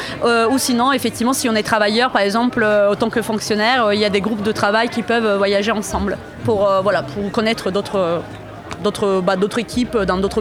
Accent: Italy; French is a second language; also born or lived in Iceland / Denmark / Netherlands / Belgium; now in France; Moi, je suis italienne de base. Après 10 ans à Strasbourg, j'ai emménagé ici parce que je travaille, et pour du travail.

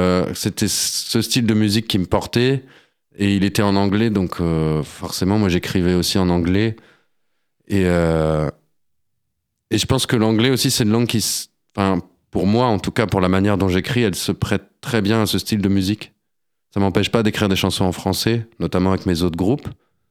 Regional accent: Lille, Hauts-de-France, France; moved away as an adult; j'ai 35 ans, je suis né à Lille, j'ai grandi à Lille, j'y ai vécu jusqu'à mes 19 ans, 18 ans.

